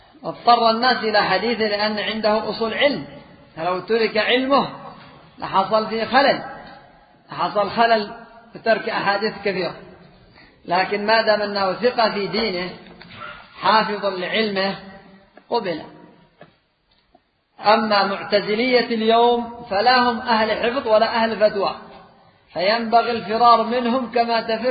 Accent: Yemen; مذهب الأشاعرة عندنا في اليمن أيضا مجموعة

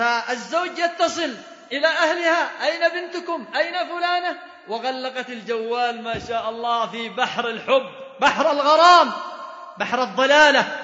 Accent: Yemen; وإن كان عندنا في اليمن وبعض الدول لا بأس الحجاب فيه أهون

